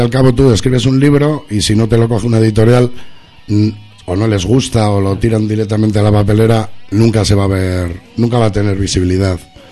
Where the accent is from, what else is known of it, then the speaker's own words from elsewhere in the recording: Arrigorriaga, Basque Country, Spain; yo soy de Arrigorriaga.